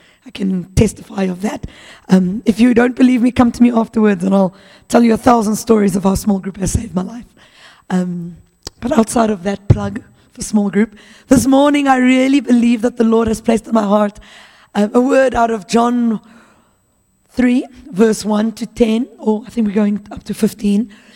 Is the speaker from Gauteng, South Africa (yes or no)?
yes; Pretoria, Gauteng, South Africa; and I am sort of from Pretoria. My parents live here.